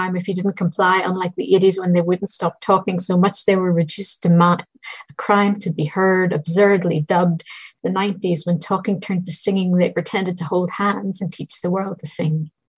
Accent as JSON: {"language": "English", "town": "Belfast", "region": "Northern Ireland", "country": "United Kingdom", "tie": "born or raised there", "said": "This is an older one that I wrote about growing up in Belfast and all of the stuff that you don't really understand at the time"}